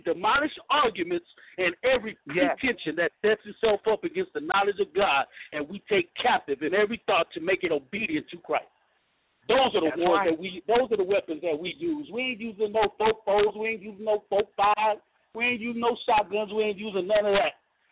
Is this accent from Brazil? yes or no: no; Victoria, Texas, United States; I'm coming straight from Victoria, Texas, just to let y'all know. I'm 33 years old. I grew up Baptist.